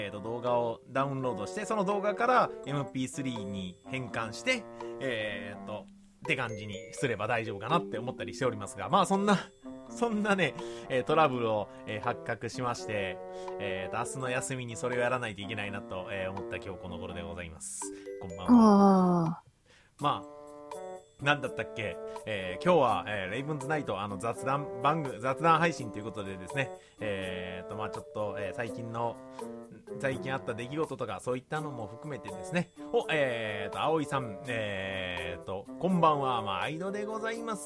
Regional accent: Kagawa, Japan; 私の実家ってさ、某うどん県で、まあ、某うどん製でね、うどん屋さんをやってるんですが

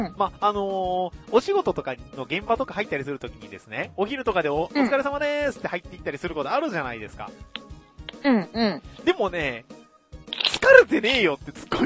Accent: Kagawa, Japan; 私はうどん県ですよ。

